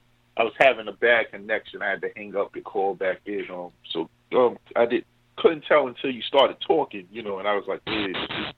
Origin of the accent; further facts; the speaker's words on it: New Jersey, United States; So there was always a high level of contamination in New Jersey when I grew up.